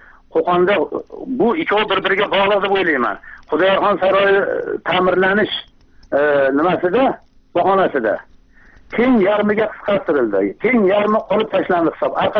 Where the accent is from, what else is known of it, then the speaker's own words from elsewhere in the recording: Kokand, Fergana Region, Uzbekistan; men o'zim mana Qo'qonlikman, Qo'qon atrofidagi qishloqlarda turaman. U yerda ko'p qarindoshlarimiz bor.